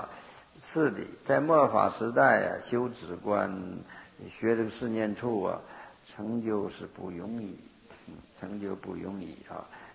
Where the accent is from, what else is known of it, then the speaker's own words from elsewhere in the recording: Northeast China, China; 我是东北人哈、啊， 有一句土话，一条道跑到黑。